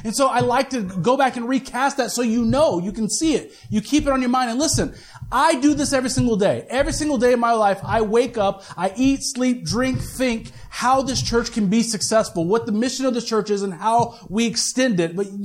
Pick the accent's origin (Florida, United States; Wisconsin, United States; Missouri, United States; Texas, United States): Missouri, United States; Kansas City; Because if you guys don't know, I'm from Kansas City, you know, where things are open past 9 o'clock. And so I wanted to go back home, the land of Quick Trip, you know, stuff that's good and barbecue.